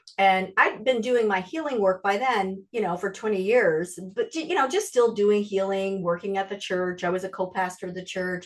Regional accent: Florida, United States; So I went there, and I come from Florida, right?

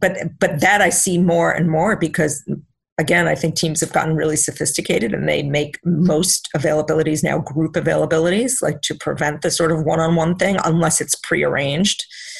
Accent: Florida, United States; I grew up in South Florida when the Miami Dolphins were the only thing there that mattered.

